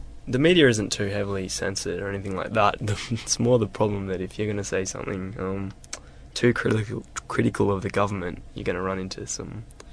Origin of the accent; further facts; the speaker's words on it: Australia; me as an Australian, a kind of young 23-year-old Australian